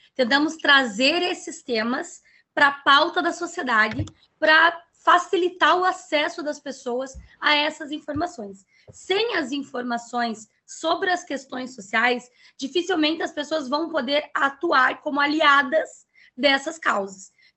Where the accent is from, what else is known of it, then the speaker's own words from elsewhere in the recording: South Region, Brazil; nós somos aqui do Sul